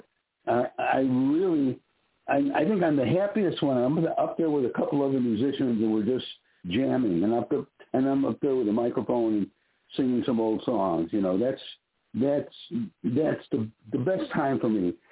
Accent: Chicago, Illinois, United States; I was this kid from Chicago, and, you know, how was I going to get in the business?

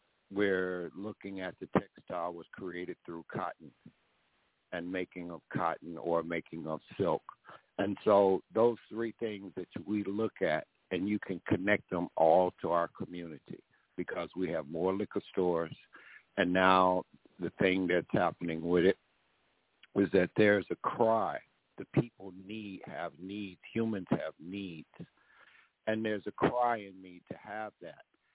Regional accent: Mississippi, United States; born there; also born or lived in Chicago; now in Georgia, United States; I've lived in Chicago. I was born in Mississippi, but I know Chicago.

